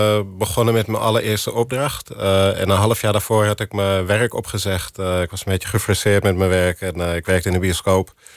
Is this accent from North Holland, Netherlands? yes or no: yes; Amsterdam, North Holland, Netherlands; Ik kom uit de Bijlmermeer. Alle flats en alle garages, al het beton, de metro's, de geluiden, de graffiti op de muren. De trappenhuizen, weet ik veel, de junkies.